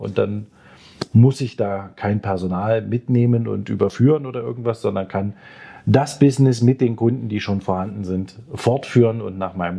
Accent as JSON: {"language": "German", "town": "Dresden", "region": "Saxony", "country": "Germany", "said": "Dazu haben wir bei uns, wir sind ja aus Dresden, noch den Sondereffekt, dass man ja die Wende gehabt hat 1990."}